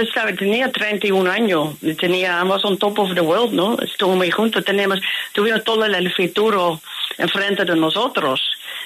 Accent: Netherlands; Spanish is a second language; pero como holandesa racional, yo quería volver para confirmar exactamente lo que era.

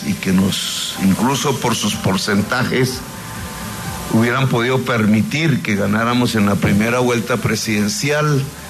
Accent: Caribbean Region, Colombia; A mi pueblo del Caribe colombiano, esta vez nos ayudó firme, digno.

